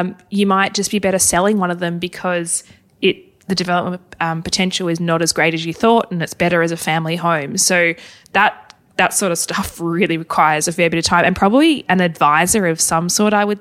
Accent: Hobart, Tasmania, Australia; I will duck my head into Hobart, my hometown, and Melbourne

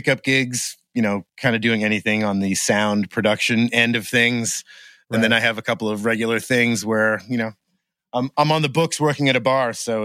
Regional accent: Gardiner, Maine, United States; also born or lived in Boston; I grew up in Maine.

